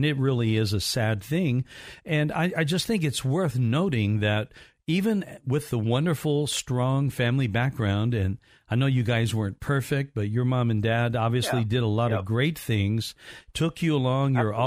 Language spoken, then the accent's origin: English; Evansville, Indiana, United States; I'm from Evansville, so I know exactly where it is.